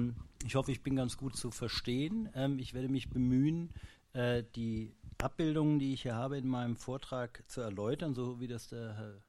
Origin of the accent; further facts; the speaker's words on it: Mainz, Rhineland-Palatinate, Germany; born there; ich bin in Mainz geboren, also von daher kannte ich einige dieser Sachen